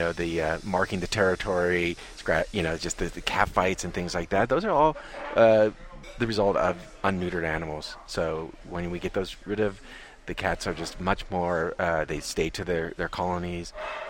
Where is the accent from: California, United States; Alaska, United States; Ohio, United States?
Alaska, United States; as you know, I'm from Alaska